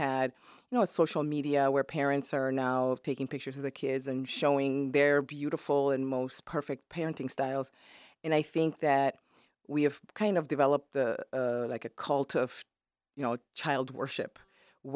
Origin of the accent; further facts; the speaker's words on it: Spain; also born or lived in Germany; now in Michigan, United States; parents are originally from an island country of West Africa called Equatorial Guinea. And I was born in Spain, went to school in Germany, of course, also Spain, and then ended up here for my university studies.